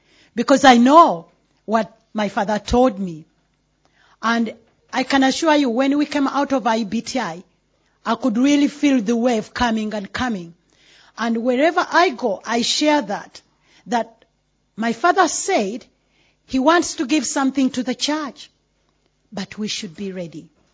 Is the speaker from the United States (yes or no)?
no; Uganda; English is a second language; now in United Kingdom; I come from Uganda.